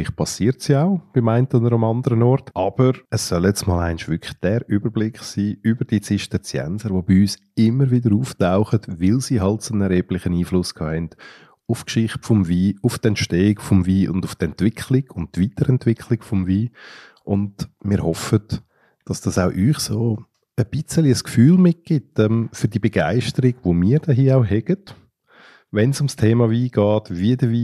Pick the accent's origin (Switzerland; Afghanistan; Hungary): Switzerland; mit dem, was sie bei uns in der Schweiz im Lavone gemacht haben